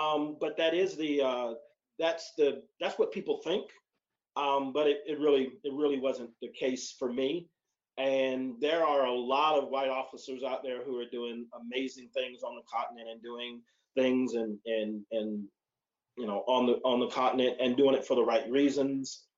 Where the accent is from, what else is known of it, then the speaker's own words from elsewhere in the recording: Okinawa, Japan; So growing up in Okinawa, serving in Korea as a part of my Air Force experience as an analyst